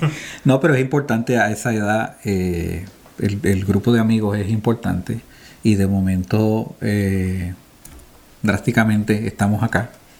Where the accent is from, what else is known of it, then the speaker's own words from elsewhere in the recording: Puerto Rico; moved away as an adult; now in Washington, United States; nací y me crié en Puerto Rico, en la isla del Coquí. Y pues por razones que solo Dios sabe, se me presenta la oportunidad de mudarme aquí a Washington D.C.